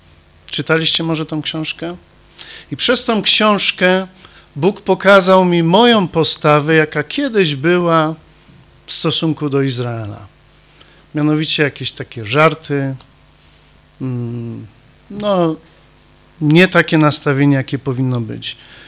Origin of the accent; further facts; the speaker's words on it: Oświęcim, Lesser Poland, Poland; born there; Urodziłem się w Oświęcimiu.